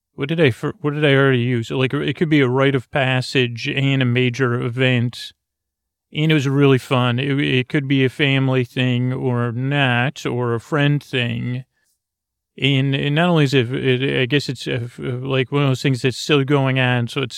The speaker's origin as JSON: {"language": "English", "town": "Syracuse", "region": "New York", "country": "United States", "tie": "born or raised there", "said": "the fair really is a big deal to a child growing up in Syracuse, New York, at least to me."}